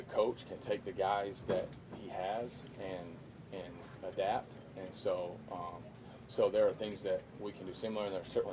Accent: Texas, United States; I think growing up in Texas, and I've worn number 12 most of my career because of Roger Staubach.

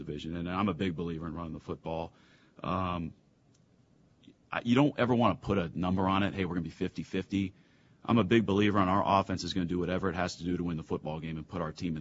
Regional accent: Ohio, United States; born there; Because I was born in Northeast Ohio, and that's something I've continued to, carry my whole life.

